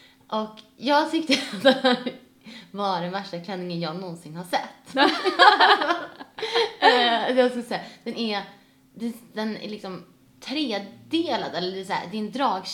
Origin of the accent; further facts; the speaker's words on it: Sweden; Och då som svensk, då vill man inte säga någonting.